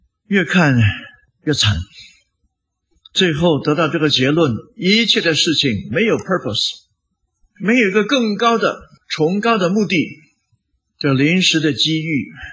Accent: northern China, China; 中国还有另外一句话，是我们北方乡下一句话

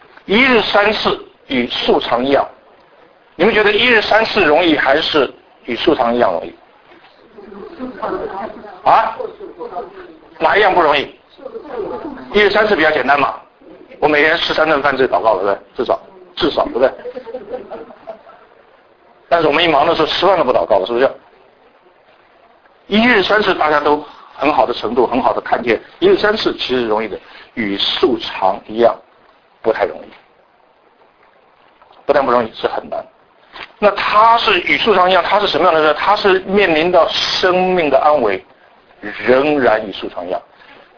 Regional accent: China; 我们中国人讲到十穷怎么样，十穷怎么样

